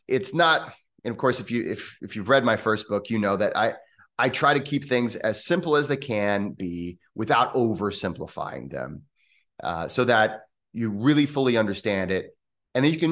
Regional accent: United States; accent: American English; I'm an English professor. Like, I'm really good at this one language. And it's American English.

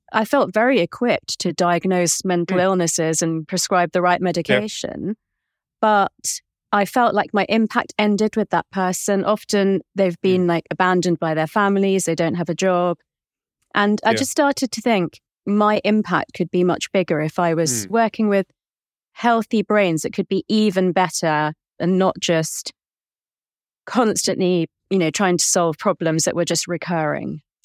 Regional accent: London, United Kingdom; I just wanted to be a normal kid growing up in London, you know, and all my friends were British.

